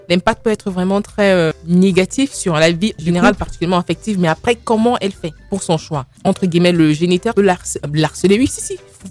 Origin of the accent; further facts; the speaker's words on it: Cameroon; moved away; Parce qu'ayant grandi dans mon pays d'origine, qui est le Cameroun, j'ai vu des cas où vraiment c'était fatal.